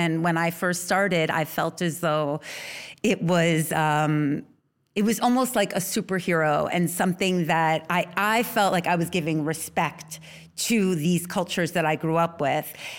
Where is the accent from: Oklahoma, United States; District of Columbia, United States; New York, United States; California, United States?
New York, United States; I grew up on the Upper West Side, and all my friends growing up were Latino, mostly Puerto Rican, Dominican, all different nationalities.